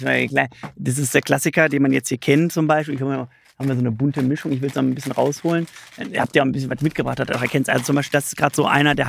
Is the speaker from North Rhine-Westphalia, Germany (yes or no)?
yes; Cologne, North Rhine-Westphalia, Germany; wir kommen aus Köln, Kölner Familienunternehmen. Das Unternehmen ist auch aus Köln kommen. Wir wohnen oder sind jetzt eben in Hürth beheimatet mit dem Standort. Wir wohnen alle in Köln, ist aber 10 Minuten, ist nicht weit auseinander.